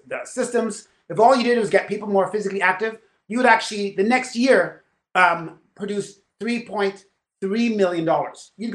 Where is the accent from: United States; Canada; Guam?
Canada; I'm Canadian. It's one of my slashes. I'm Christian.